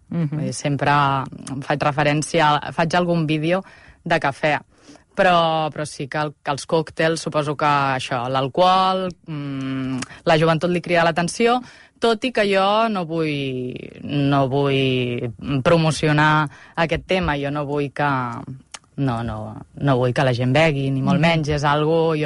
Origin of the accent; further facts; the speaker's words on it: Montgat, Catalonia, Spain; Montgat és un poble petit i que jo estic en un poble de barri de tota la vida, que sóc això, quarta generació, llavors em coneixen des de petita, des que vaig néixer